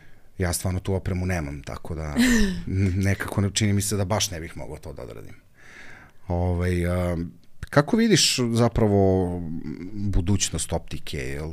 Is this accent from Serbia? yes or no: yes; Serbia; Mislim, znaš, dobro, mi smo Srbi